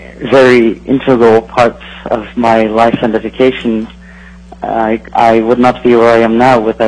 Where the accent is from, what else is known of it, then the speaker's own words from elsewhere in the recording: Buckland, Alaska, United States; All right, I'm actually not from Anchorage. I'm just here for a trip. … from Buckland, Alaska, from a rural village.